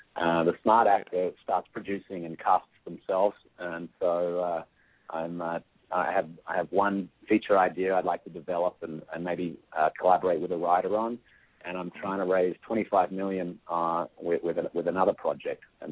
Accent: Australia; accent: Australian; I never get cast as an Australian, so it's very rare I actually get to use my own accent.

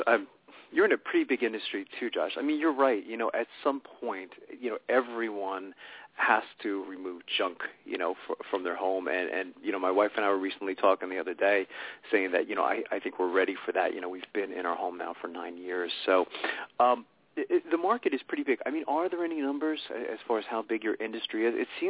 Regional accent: Sayreville, New Jersey, United States; I remember as a kid, I grew up in Sayreville, New Jersey

